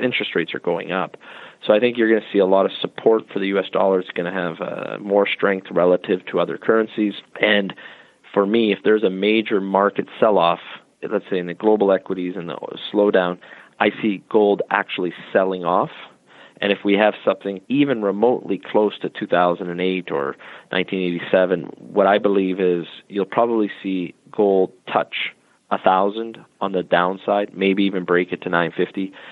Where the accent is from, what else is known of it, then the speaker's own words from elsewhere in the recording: Canada; I'm a Canadian, and I look how screwed up our country is right now